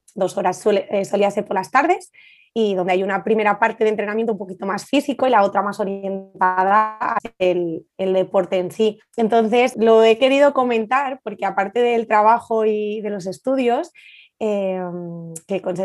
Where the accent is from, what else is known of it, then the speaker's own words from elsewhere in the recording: Madrid, Community of Madrid, Spain; now in Castellón de la Plana, Spain; Bueno, yo soy de Madrid.